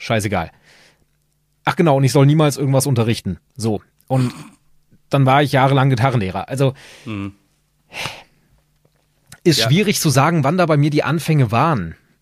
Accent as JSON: {"language": "German", "region": "Hesse", "country": "Germany", "said": "Ich bin Hesse, ja. Also ich bin auch tatsächlich hier im quasi Frankfurter Raum geboren. Wer Kelkheim, Bad Soden kennt, das ist meine Herkunft quasi, aber davon habe ich nicht viel mitgekriegt, da habe ich ein halbes Jahr überstanden und dann sind wir hier rübergezogen."}